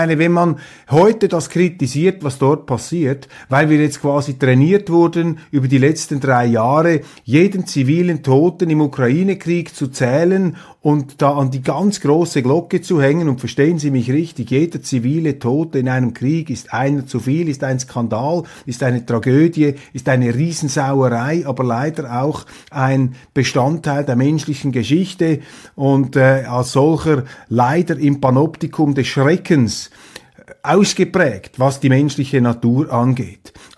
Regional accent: Zurich, Switzerland; Ich sage das als Zürcher, mein Großvater war Berner Oberländer.

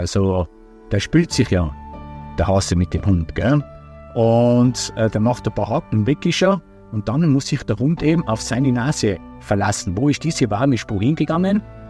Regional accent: Scharnitz, Tyrol, Austria; wo ich herkomme aus Scharnitz im Hochgebirge

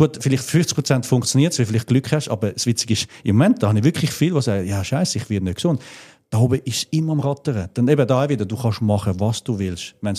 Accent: Switzerland; Ich bin Schweizer, ich darf das sagen.

